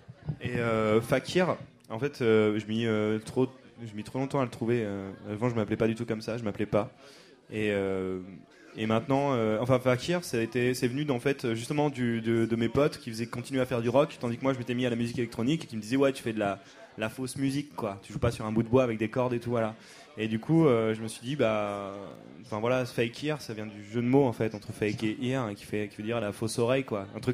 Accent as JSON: {"language": "French", "town": "Caen", "region": "Normandy", "country": "France", "tie": "born there", "said": "Je suis né à Caen, comme il y en a 1000 ici qui sont nés à Caen et tout."}